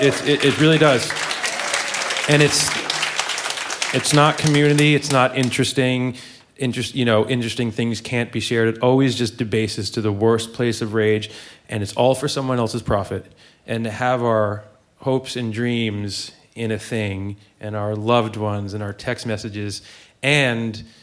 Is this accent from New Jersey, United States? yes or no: yes; New Jersey, United States; now in New York, United States; So I'm not a New Yorker. I live here, but I'm not a New Yorker. I'm from New Jersey.